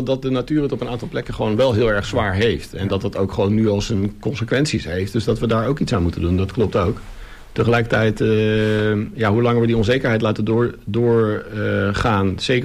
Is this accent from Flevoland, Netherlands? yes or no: yes; Almere, Flevoland, Netherlands; ik kom uit Almere, dus dan groei je toch op met Ajax om de hoek.